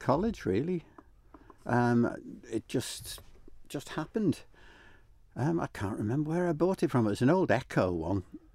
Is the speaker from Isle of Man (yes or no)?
yes; Isle of Man; I am, yes.